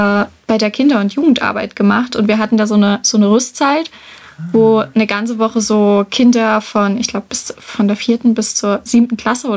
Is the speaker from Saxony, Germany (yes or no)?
yes; Saxony, Germany; habe ich gerade schon gesagt. Und ich komme aus dem Erzgebirge. Es ist jetzt nicht tiefstes Erzgebirge, man hört es auch nicht.